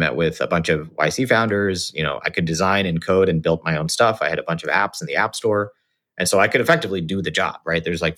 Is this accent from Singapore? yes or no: yes; Singapore; moved away as an adult; So I grew up in Singapore. To sort of Indian parents. And then I went to the US for college, went to USC